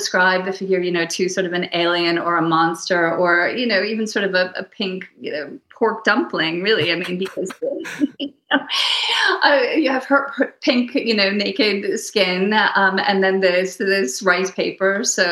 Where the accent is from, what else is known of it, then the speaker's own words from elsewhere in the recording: United States; now in Germany; I mean, I'm American, as you might be able to hear, and so I'm more used to the separation between church and state, at least in theory. Here in Germany, things are a little more blurred